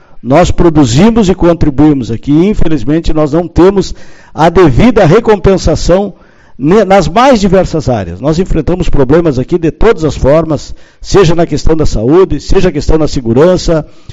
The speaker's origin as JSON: {"language": "Portuguese", "town": "Quaraí", "region": "Rio Grande do Sul", "country": "Brazil", "said": "Eu sou de Quaraí"}